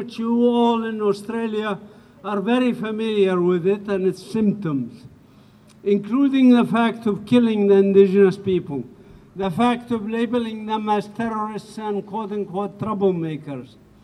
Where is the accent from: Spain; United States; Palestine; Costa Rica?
Palestine; Bethlehem, West Bank; English is a second language; I am from Bethlehem. Bethlehem is in the West Bank, as you know, part of Palestine.